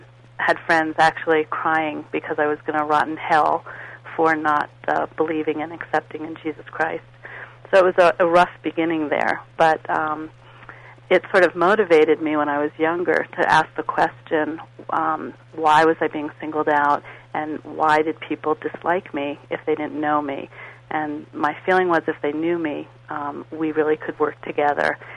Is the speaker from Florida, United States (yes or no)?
yes; Miami, Florida, United States; I live in Colorado. I've been here the last 23 years, but I grew up in Miami, and I was raised a practicing Jew from the conservative movement